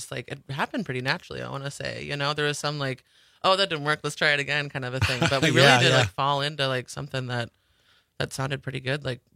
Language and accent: English; Sandwich, Illinois, United States; So I grew up in Illinois. in a little town called Sandwich.